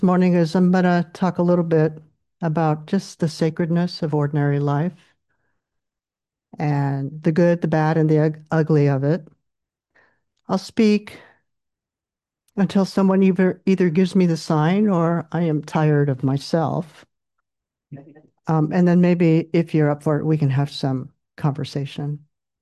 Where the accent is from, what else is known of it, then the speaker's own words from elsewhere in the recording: Berkeley, California, United States; I have a very long past in the East Bay. I grew up in Berkeley and Oakland. In fact, I went to elementary school on Russell and Ellsworth.